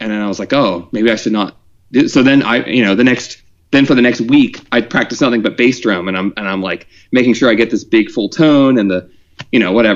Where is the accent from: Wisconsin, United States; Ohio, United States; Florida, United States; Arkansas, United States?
Ohio, United States; So when I was like, so I grew up in Southern Ohio